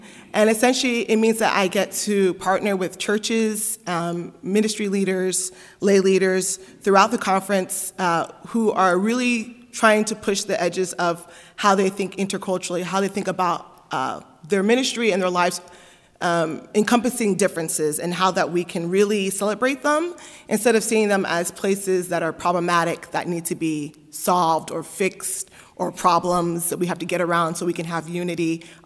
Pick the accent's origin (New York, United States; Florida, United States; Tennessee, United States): Florida, United States; Miami; Originally, I'm from Miami, Florida, and I grew up in a Pentecostal church